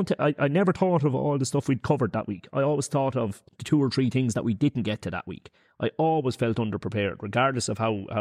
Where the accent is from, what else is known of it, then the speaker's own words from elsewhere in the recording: Ireland; Maybe it's just because I'm Irish and you're looking at it through those eyes.